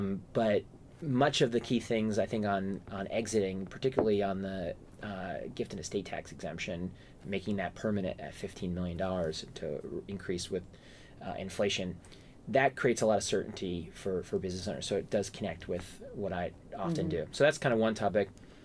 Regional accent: New Jersey, United States; now in New York City, United States; I live in New York City. I'm from New Jersey originally, but I've lived here longer than I lived in New Jersey.

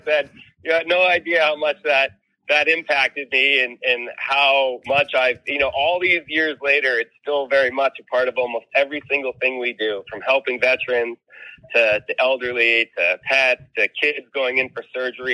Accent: San Diego, California, United States; also born or lived in Boston; I was a school teacher in Boston at Excel Academy, and a friend asked me for a ride. I was from San Diego.

